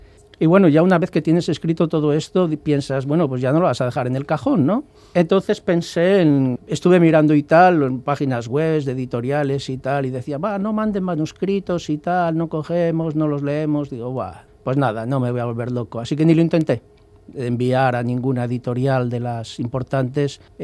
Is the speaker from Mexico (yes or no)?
no; Basauri, Basque Country, Spain; ya tengo una edad, como has dicho, yo soy de Basauri, fui a la escuela franquista